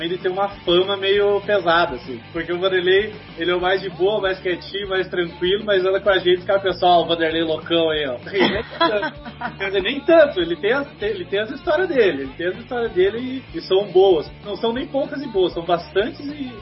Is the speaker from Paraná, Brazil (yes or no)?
yes; Curitiba, Paraná, Brazil; Não, eu sou de Curitiba.